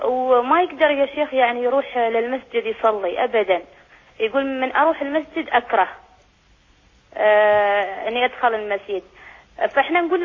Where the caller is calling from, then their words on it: Sharjah, United Arab Emirates; أنا من الشارقة.